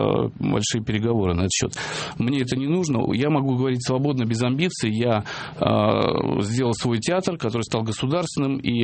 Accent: Moscow, Russia; Я вырос в Москве в Большом театре

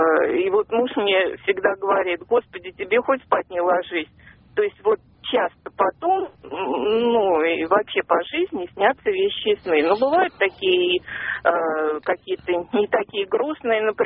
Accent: Moscow, Russia; я из Москвы.

